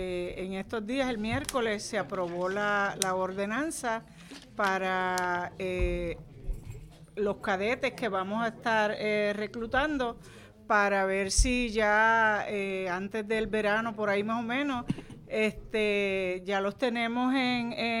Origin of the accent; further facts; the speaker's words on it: Callejones, Puerto Rico; also born or lived in Mirasol; Sí, quiero aclarar, soy de Callejones. 25 años viví en Mirasol, pero soy de Callejones.